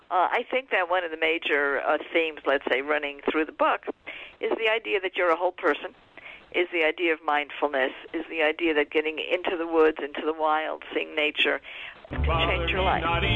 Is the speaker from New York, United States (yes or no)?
yes; Brooklyn, New York, United States; I said, "Well, no, I'm from Brooklyn. In Brooklyn, you're a fishitarian."